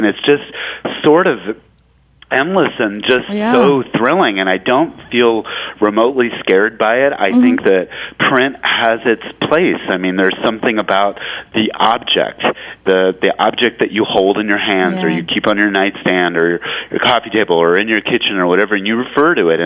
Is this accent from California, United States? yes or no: yes; California, United States; I'm originally from California